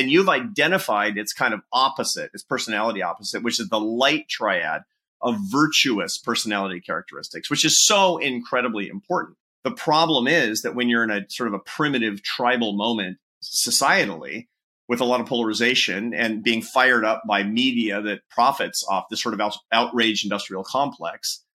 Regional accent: United States; for the first 5 years or so, I'm an American. I was kind of aggrieved and sort of injured until I realized this is how we roll, man.

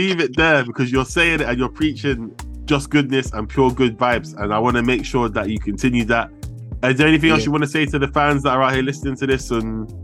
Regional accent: Ghana; also born or lived in Nigeria; Ghana and Nigeria, and I'm both Ghanaian and Nigerian.

